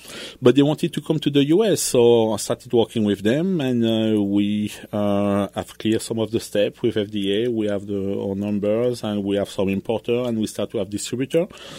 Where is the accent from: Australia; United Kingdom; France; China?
France; English is a second language; moved away as an adult; also born or lived in Montreal, Canada; now in Adel, United States; I come from France. I live in Canada. I'm living in U.S. now.